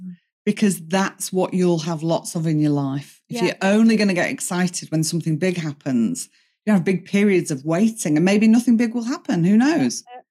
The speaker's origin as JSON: {"language": "English", "region": "England", "country": "United Kingdom", "said": "Like we're English."}